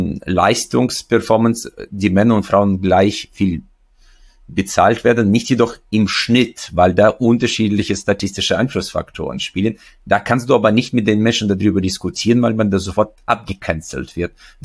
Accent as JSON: {"language": "German", "country": "Uzbekistan", "moved": "yes", "lives_now": "Germany", "said": "Ich komme ja selbst aus Usbekistan. Ich bin sozusagen aus dem sozialistischen System geflohen, als das zusammengebrochen ist."}